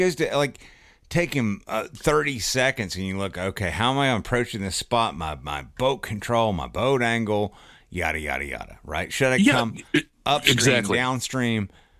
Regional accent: West Virginia, United States; because growing up in West Virginia, we fish the Mud River and we fish Cave Run.

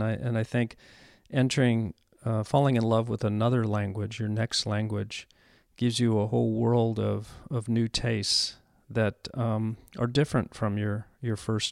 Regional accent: La Mesa, California, United States; I grew up in the town of La Mesa, which is a suburb of San Diego.

